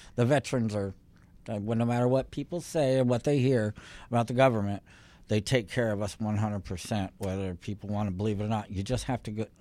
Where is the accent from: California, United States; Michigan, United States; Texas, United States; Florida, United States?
California, United States; Granada Hills; also born or lived in Roanoke, Virginia; I was born in Virginia, Roanoke, Virginia, but I was raised in Granada Hills in the valley here.